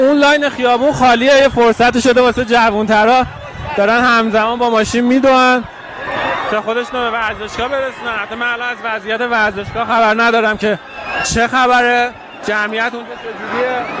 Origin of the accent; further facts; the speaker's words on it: Tehran, Tehran Province, Iran; این توفیق رو ما که تهرانی هستیم خیلی خوب نمیتونیم درک کنیم